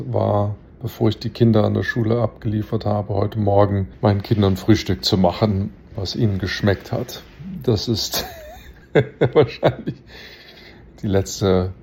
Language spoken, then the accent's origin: German; Leipzig, Saxony, Germany; Ich bin damit in Leipzig ja auch aufgewachsen.